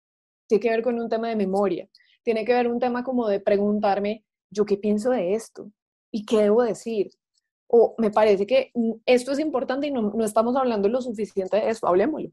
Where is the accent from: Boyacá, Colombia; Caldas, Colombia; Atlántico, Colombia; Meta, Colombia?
Caldas, Colombia; Manizales; me mandó una carta del colegio en el que yo estudié en Manizales, yo soy de Manizales